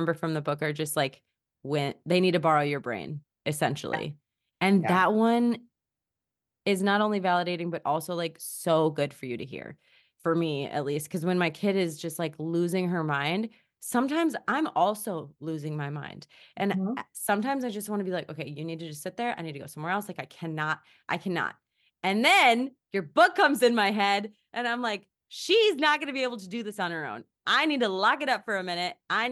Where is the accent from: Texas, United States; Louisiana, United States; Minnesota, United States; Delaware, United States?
Minnesota, United States; I grew up in Minnesota and I did not know that you only needed 3 layers to stay really nice, warm, and toasty.